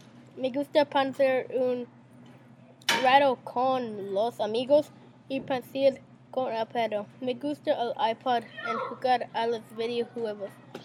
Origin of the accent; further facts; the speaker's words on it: Las Vegas, Nevada, United States; Spanish is a second language; Yo soy de Las Vegas, Nevada.